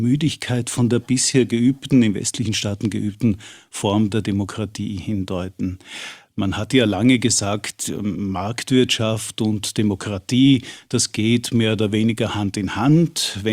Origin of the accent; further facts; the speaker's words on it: Carinthia, Austria; Ich komme ursprünglich aus Kärnten, fahre auch demnächst wieder auf Urlaub dorthin